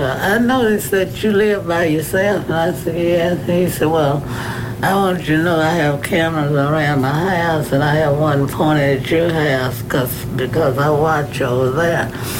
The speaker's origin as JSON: {"language": "English", "town": "Denton", "country": "United States", "tie": "born or raised there", "said": "when I was growing up in Denton, when I finished high school is when I really realized what juvenile delinquency was."}